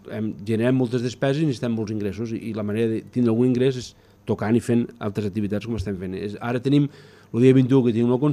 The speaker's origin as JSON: {"language": "Catalan", "town": "Ginestar", "region": "Catalonia", "country": "Spain", "said": "Jo que sóc molt de Ginestar i molt bandero"}